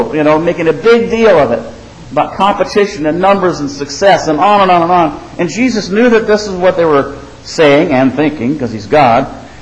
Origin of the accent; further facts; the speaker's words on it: Illinois, United States; I'm from Illinois, and there we had the Cubs-Cardinals rivalry, but that's a friendly rivalry, right? It's loving. I mean, in Central Illinois, some of your family and friends are Cubs fans, some are Cardinal fans.